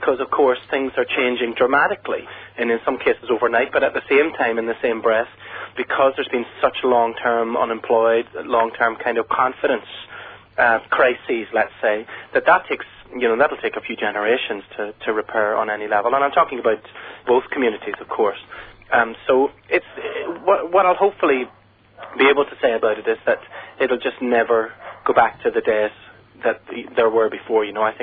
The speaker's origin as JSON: {"language": "English", "town": "Belfast", "region": "Northern Ireland", "country": "United Kingdom", "tie": "born or raised there", "moved": "as an adult", "lives_now": "London, United Kingdom", "said": "So, yeah, I grew up in West Belfast then from 66 right through to about 85 when I left to live in London."}